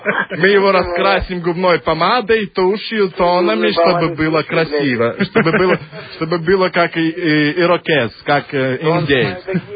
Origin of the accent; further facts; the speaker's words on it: Lithuania; Russian is a second language; вы, наверное, слышите по акценту, я литовец.